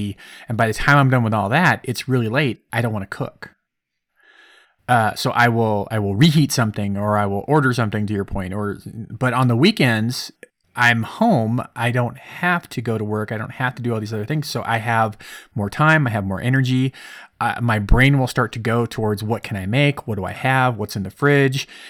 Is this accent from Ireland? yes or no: yes; Ireland; And I am also Irish.